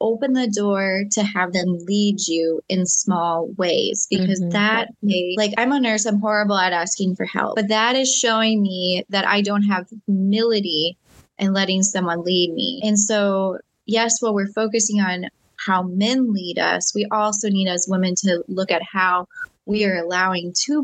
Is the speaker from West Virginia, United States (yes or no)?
no; Nebraska, United States; because I grew up in Western Nebraska. And so sometimes, like, we want to be like tough girls, you know, like tough country girls.